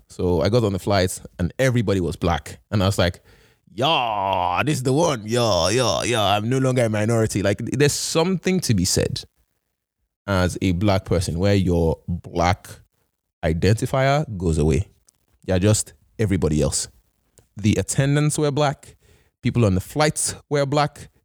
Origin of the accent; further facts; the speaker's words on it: Nigeria; would they have bothered me the same had I used my Canadian passport with a visa versus coming in as a Nigerian